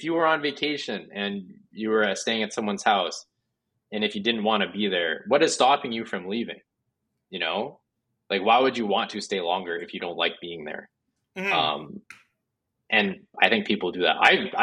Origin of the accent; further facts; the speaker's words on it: Canada; I think because we're Canadian, it might affect us more.